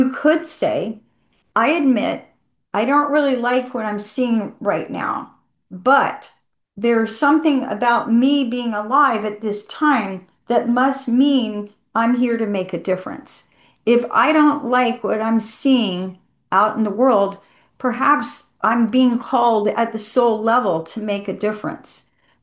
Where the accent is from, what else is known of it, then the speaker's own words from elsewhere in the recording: the South, United States; And I grew up in the American South.